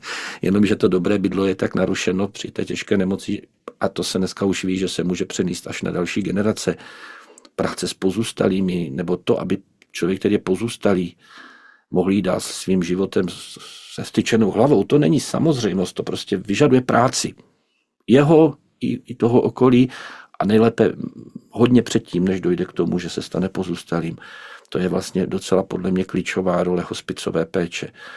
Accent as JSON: {"language": "Czech", "region": "Vysočina Region", "country": "Czechia", "tie": "born there", "said": "Takhle to prostě bylo v tom životě mém na Třebíčsku, kde jsem se narodil, u Moravských Budějovic, Litohořů, Moravských Budějovic."}